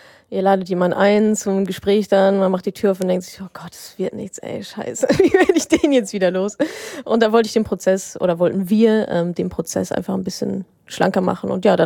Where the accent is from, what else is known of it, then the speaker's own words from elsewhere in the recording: Dortmund, North Rhine-Westphalia, Germany; Ich war in meiner Heimat im wunderschönen Dortmund